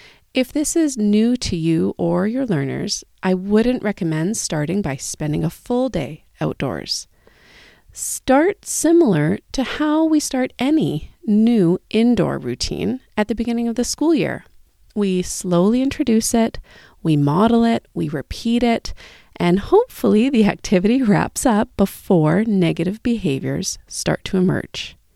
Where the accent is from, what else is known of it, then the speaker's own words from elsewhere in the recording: Richmond, British Columbia, Canada; I grew up in Richmond, British Columbia, Canada, with my parents, older brother, and younger sister.